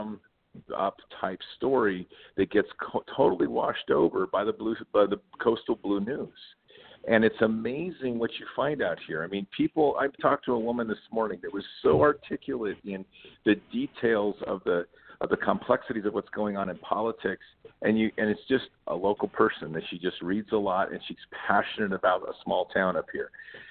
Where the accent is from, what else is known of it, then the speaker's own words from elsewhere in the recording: Oregon, United States; also born or lived in Custer, United States; I grew up in a small town. I grew up in Southern Oregon. I also spent about half of my youth in Custer, Montana.